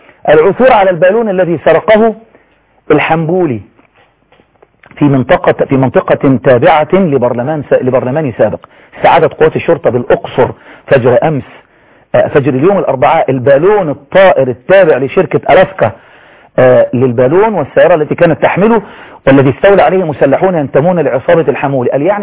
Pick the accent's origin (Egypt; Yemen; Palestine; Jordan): Egypt